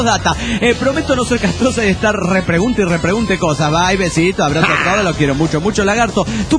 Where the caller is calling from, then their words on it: Aguascalientes, Mexico; Hola, ¿qué tal? … de Aguascalientes.